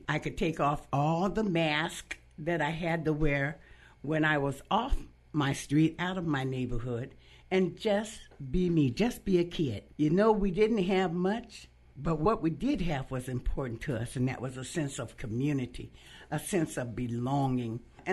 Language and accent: English; Eugene, Oregon, United States; I am a native Eugenian. I grew up on West 11th in an African-American community, went through my formal education here in Eugene, graduated from Henry D. Sheldon High School in 1964